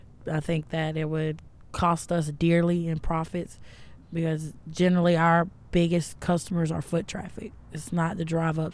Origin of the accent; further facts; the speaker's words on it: Columbia, South Carolina, United States; I didn't grow up right here inside the city. I grew up down Bluff Road at all 48, so I didn't have the experience with the city life until I started working up here. But I've grew up here in Columbia.